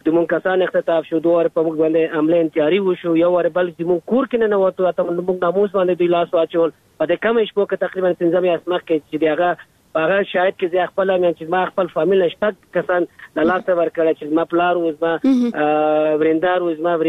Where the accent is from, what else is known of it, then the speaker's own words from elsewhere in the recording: Afghanistan; ځکه چې زه د افغانستان سیک یم.